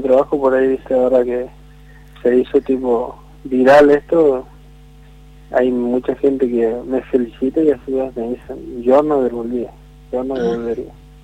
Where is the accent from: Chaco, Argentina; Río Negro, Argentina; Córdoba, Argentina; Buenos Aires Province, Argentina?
Chaco, Argentina; Charata; Sí, yo soy de Charata.